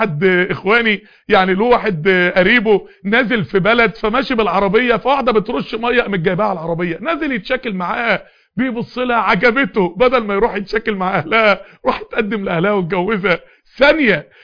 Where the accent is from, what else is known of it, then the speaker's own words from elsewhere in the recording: Mansoura, Dakahlia, Egypt; قعدت واقف قدام النيل كده عندنا في المنصورة